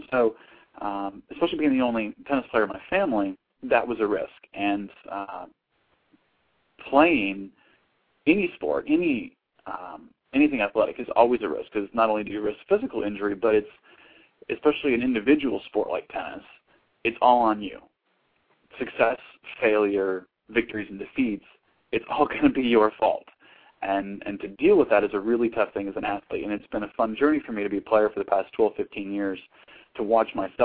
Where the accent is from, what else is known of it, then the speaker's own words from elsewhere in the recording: Mason City, Iowa, United States; I grew up in Mason City, Iowa, which is, if you're listening around the world, is in the central part of the United States. It's farm country